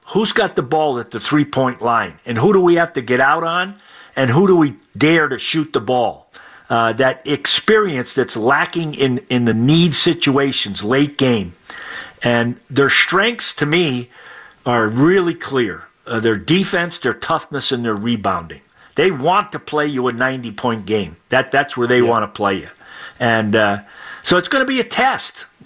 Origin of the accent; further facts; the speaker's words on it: Boston, Massachusetts, United States; I'm from the Boston area, so I'm always cheering for the Celtics.